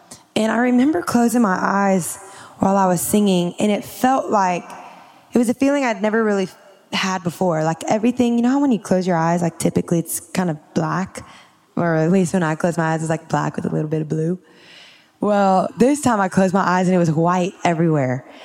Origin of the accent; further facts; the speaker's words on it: Louisiana, United States; I've never seen the snow. I'm from Louisiana.